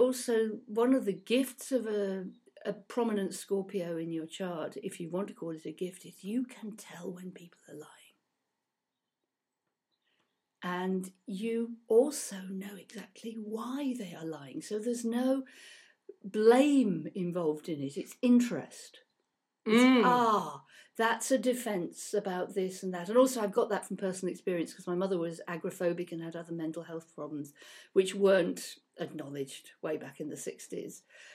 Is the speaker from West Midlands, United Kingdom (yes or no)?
yes; Birmingham, West Midlands, United Kingdom; I grew up in Birmingham in an urban environment in a very locked down emotionally family.